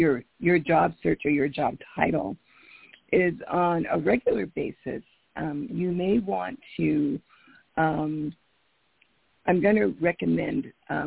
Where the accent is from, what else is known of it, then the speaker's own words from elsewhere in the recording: Akron, Ohio, United States; Well, I'd like to say hello to a fellow Ohioan. I was born in Akron, Ohio.